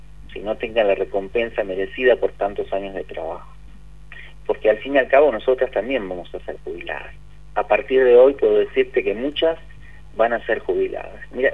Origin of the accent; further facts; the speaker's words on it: Rosario del Tala, Entre Ríos, Argentina; a mí me tocó crecer en mi adolescencia en Rosario del Tala